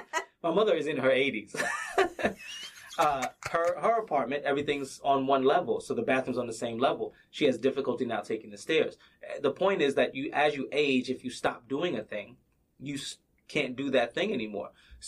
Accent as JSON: {"language": "English", "country": "United States", "said": "Listen, I'm American. I love this country."}